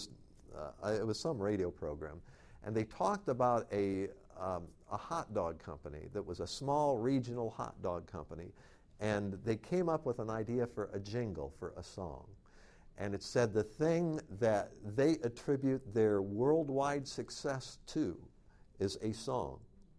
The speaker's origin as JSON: {"language": "English", "town": "South Bend", "region": "Indiana", "country": "United States", "tie": "born or raised there", "said": "I grew up in South Bend, Indiana. I don't remember the phone number of my home phone growing up. I lived there for 25 years, something."}